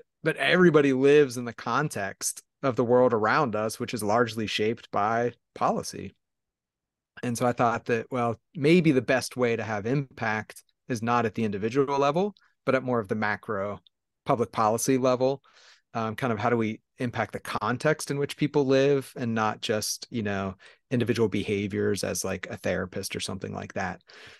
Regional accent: Pittsburgh, Pennsylvania, United States; Yeah, I mean, so I grew up in Pittsburgh, youngest of six kids

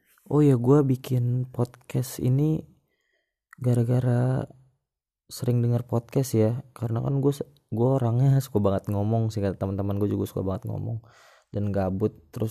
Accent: Jakarta, Indonesia; born there; also born or lived in Tangerang; now in Bali, Indonesia; Oh ya, gue lahir di Jakarta, tinggal di Tangerang. Sekarang gue ngerantau, gue lagi di Bali sekarang.

